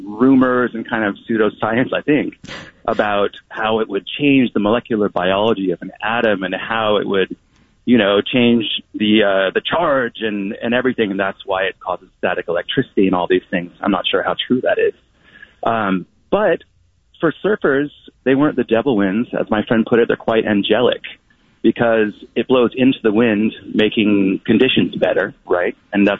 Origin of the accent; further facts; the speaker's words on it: Half Moon Bay, California, United States; I'm from Half Moon Bay, a little beach south of town